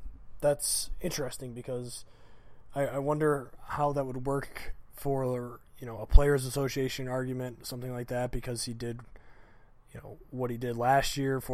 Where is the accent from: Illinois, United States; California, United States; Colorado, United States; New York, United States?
Illinois, United States; now in Arizona, United States; I live in Arizona, but I am home in my hometown in Illinois for my annual summer trip